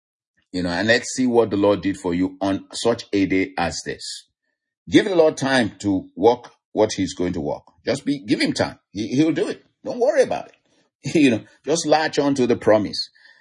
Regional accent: Nigeria; I'm from Nigeria and we have this Yoruba. I'm from the Yoruba tribe and we have this Yoruba proverb in my natural tongue

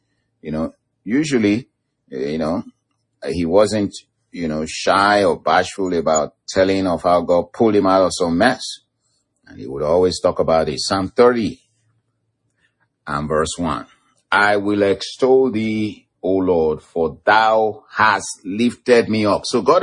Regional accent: Nigeria; first language Yoruba; English is a second language; We got a proverb in my native language, the Yoruba language of Nigeria.

